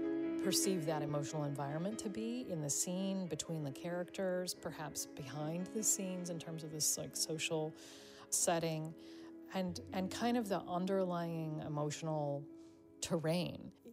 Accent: United States; it's a question that every day I ask myself as an American.

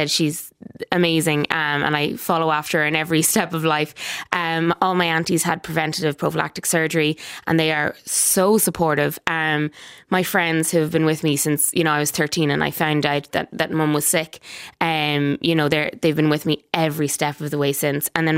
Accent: Ireland; As an Irish people

